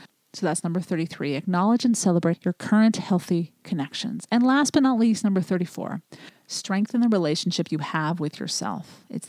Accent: United States; I appreciated it being an American, getting some history.

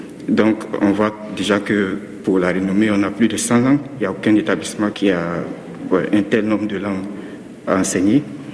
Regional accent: Côte d’Ivoire; Je suis originaire de la Côte d'Ivoire

